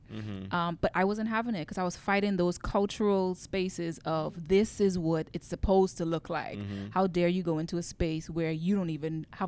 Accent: Bahamas; now in United States; growing up in the Bahamas, I was just taught really education, get a good job

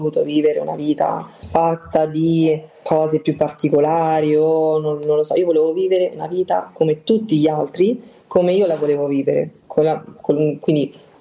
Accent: Rome, Lazio, Italy; io sono di Roma quindi romana

